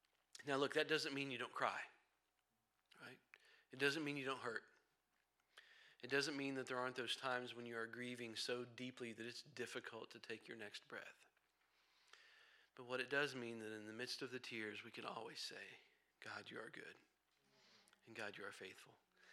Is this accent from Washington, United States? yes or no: no; Johnson City, Tennessee, United States; I come from Johnson City, Tennessee.